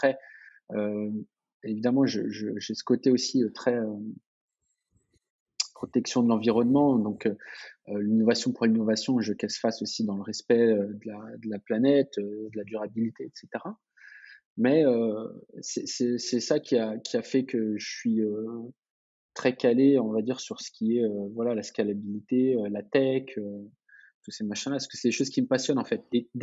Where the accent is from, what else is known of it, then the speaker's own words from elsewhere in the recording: Portugal; déjà, je suis portugais, donc forcément, je suis peut-être moins, je suis peut-être un peu partial sur mon jugement